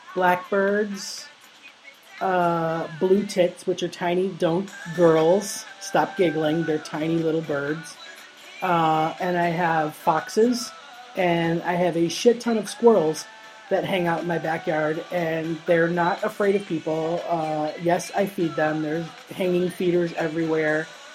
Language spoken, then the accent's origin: English; Florida, United States; Like, I'm from Florida, we don't even get a warning until we're up to 95 miles an hour.